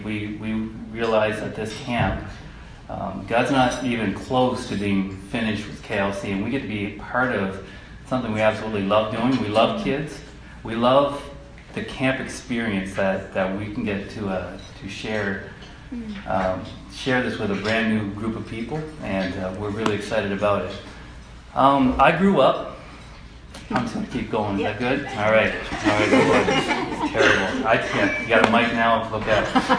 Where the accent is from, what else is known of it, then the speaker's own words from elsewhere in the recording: Fredericton, New Brunswick, Canada; this is my beautiful wife, Shelley, and we're from Fredericton, New Brunswick.